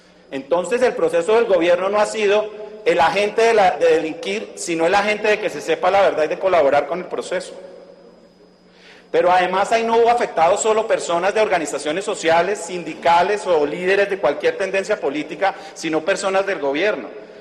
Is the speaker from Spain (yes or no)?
no; Colombia; Yo soy el colombiano más interesado por orden del presidente de la República de que ya se sepa toda la verdad.